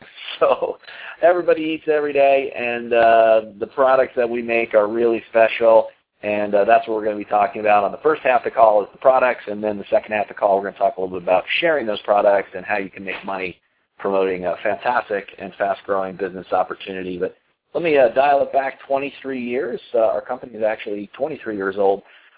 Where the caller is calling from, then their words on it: Colorado, United States; I'm calling in from Colorado.